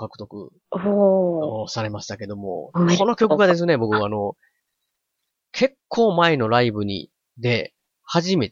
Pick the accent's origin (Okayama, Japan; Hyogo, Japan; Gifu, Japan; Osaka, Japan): Osaka, Japan; って僕大阪なんですけど